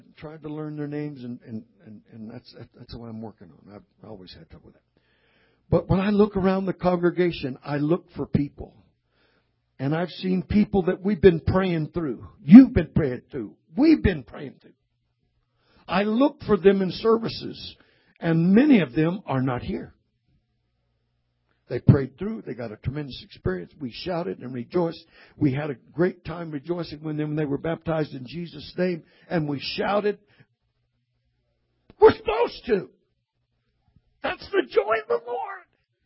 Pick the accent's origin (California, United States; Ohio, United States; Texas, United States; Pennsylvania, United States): California, United States; I come from California, man.